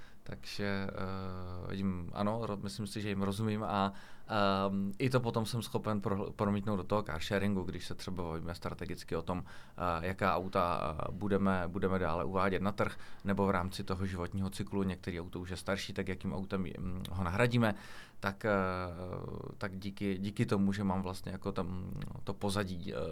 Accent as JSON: {"language": "Czech", "town": "České Budějovice", "region": "South Bohemian Region", "country": "Czechia", "said": "já jsem z Budějovic se podíval až na Moravu, já jsem studoval 5 let ve Zlíně na Univerzitě Tomáše Bati, obor marketing management."}